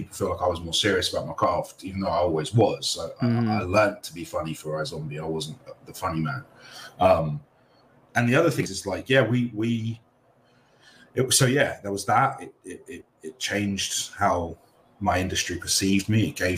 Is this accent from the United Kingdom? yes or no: yes; United Kingdom; I was brought up a Hindu, I was Punjabi, right? I'm British as well at the same time.